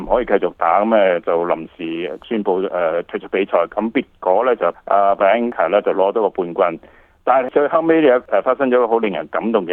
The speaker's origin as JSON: {"language": "Cantonese", "country": "Canada", "said": "咁我哋加拿大人覺得，依啲係我哋即係一向嘅習慣嚟。"}